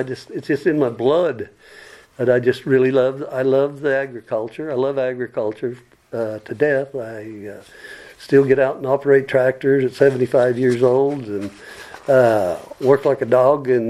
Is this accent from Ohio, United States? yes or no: no; Colorado, United States; moved away as an adult; now in Kentucky, United States; Well, I come from Colorado 40 years ago to do a contract for the state of Kentucky, telecommunications, and I was going back to Colorado, and the state talked me into staying